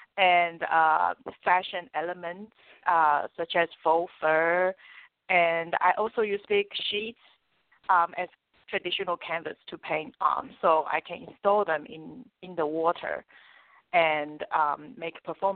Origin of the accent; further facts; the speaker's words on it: Australia; also born or lived in Taiwan / Beijing, China / Paris, France; I am a Taiwanese-born artist. I grew up in Australia, and I studied in Beijing in Central Academy of Fine Arts when I was 19. I was there for 4 years